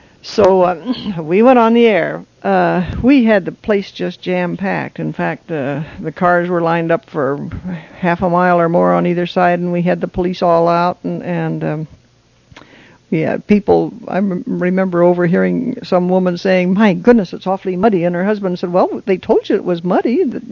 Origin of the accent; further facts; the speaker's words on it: Chelan, Washington, United States; because I grew up in Chelan